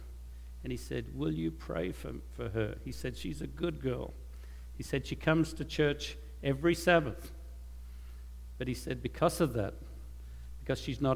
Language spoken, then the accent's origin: English; Australia; I came from Australia, but I think everybody in the Western world knows that the United States